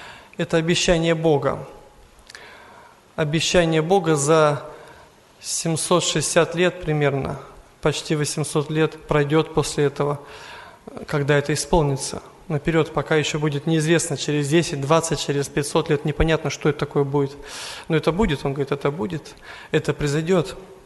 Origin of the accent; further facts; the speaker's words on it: Siberia, Russia; now in Kodinsk, Russia; Я с Сибири приехал